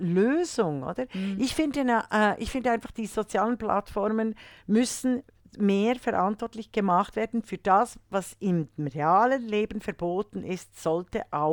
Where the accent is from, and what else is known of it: Switzerland